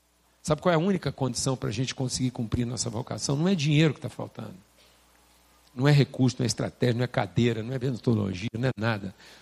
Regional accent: Estrela do Sul, Minas Gerais, Brazil; A família dele é de Estrela do Sul, de onde eu sou.

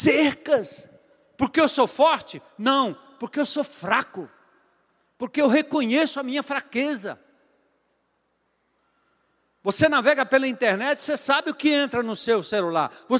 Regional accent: São Paulo, Brazil; Eu sou nascido e criado em São Paulo.

